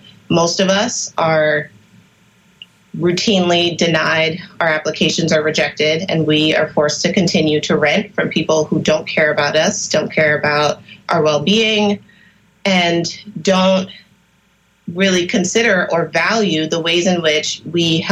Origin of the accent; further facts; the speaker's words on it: Brooklyn, New York, United States; now in Philadelphia, United States; I started my home ownership journey in 2016, soon after I moved to Philadelphia from Brooklyn, where I was born and raised.